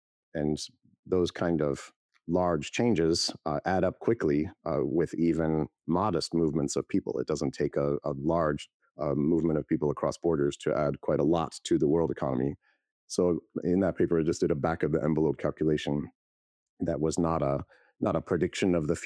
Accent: Salt Lake City, Utah, United States; noticed that it was way less than plumbers in where I was growing up in Salt Lake City made.

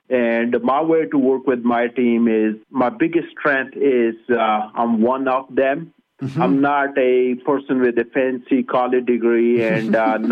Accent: Pakistan; now in United States; I grew up in Pakistan in a small village called Gurgushti on a farm.

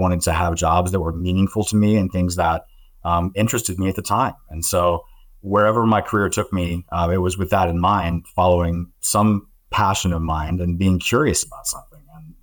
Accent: Alabama, United States; accent: Southern; So I did not tell them that I grew up in Alabama, because I could speak like someone who came from California, and they never questioned that I ever had a Southern accent.

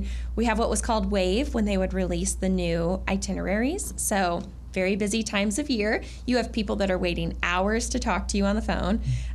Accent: Bloomington, Illinois, United States; And growing up in Bloomington Normal, it was quite the culture shock moving down there initially anyway.

